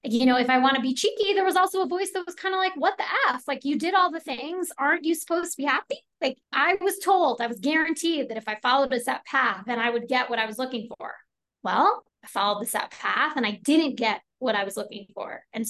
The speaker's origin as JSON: {"language": "English", "town": "New York City", "region": "New York", "country": "United States", "tie": "born or raised there", "said": "So I'm a born and bred New Yorker. I grew up on the Upper West Side in Manhattan and I did all the right things, as you mentioned."}